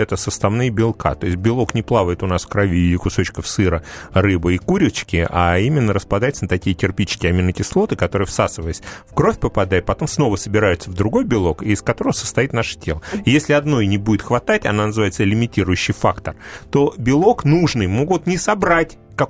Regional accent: Moscow, Russia; Вот я москвич, я никогда не выезжал.

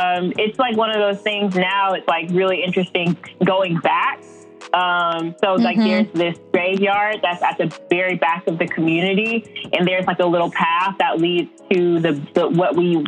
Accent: Tipsy, Alabama, United States; I'm born and raised in Alabama. Grew up in Walker County, which is the county that's kind of north of Jefferson, where Birmingham is located. And I grew up in a really small town in a county called Tipsy.

